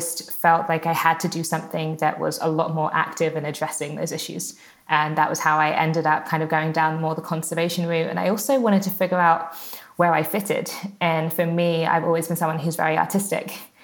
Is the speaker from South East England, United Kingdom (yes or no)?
yes; Brighton, South East England, United Kingdom; And I'm from Brighton on the south coast of England.